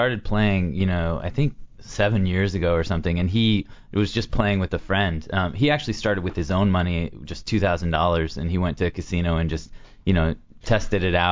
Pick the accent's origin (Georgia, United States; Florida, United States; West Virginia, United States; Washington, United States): Washington, United States; Seattle; I grew up with him in Seattle.